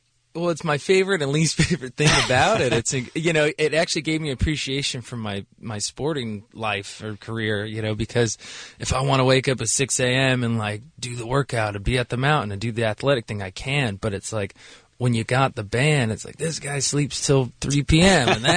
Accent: California, United States; the thing that was amazing is I'm from California. I think people forget that. They think I'm from Vermont or something like that, where it's really cold, or Colorado.

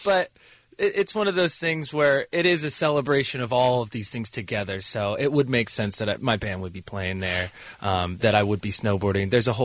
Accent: California, United States; I mean, I'm born and raised in California

